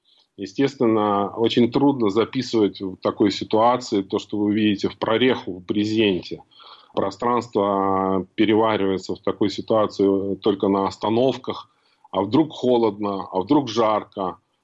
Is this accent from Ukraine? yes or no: no; Absheron, Azerbaijan; Я вырос на Апшеронском полуострове, на этом Каспийском клочке земли.